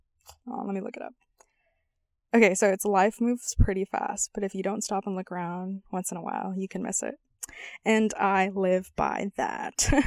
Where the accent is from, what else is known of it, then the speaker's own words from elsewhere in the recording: San Diego, California, United States; moved away as an adult; also born or lived in Las Vegas; now in North Carolina, United States; I'm 24. I was born and raised in San Diego, and I moved to Las Vegas for college